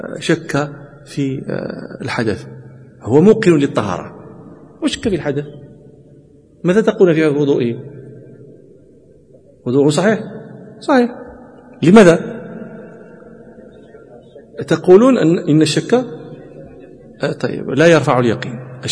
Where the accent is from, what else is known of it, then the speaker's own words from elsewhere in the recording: Morocco; وكان يحضر دكتورة عندنا في المغرب